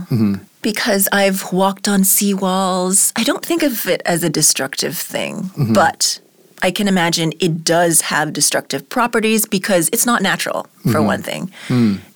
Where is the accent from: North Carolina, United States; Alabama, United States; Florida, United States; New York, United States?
Florida, United States; Miami; and that it also takes place in my hometown, Miami.